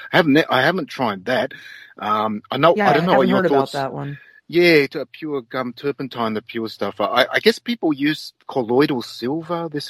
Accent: Australia; And being an Australian, I was walking around in thongs

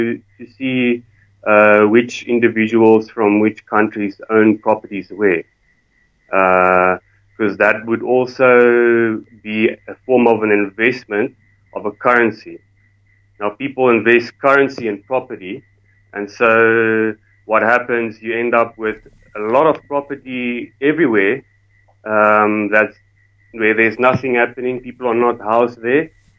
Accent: Durban, KwaZulu-Natal, South Africa; I grew up in Durban.

